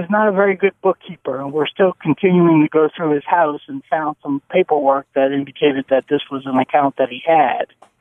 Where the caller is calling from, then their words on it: Covington, Louisiana, United States; Covington, yeah. Louisiana.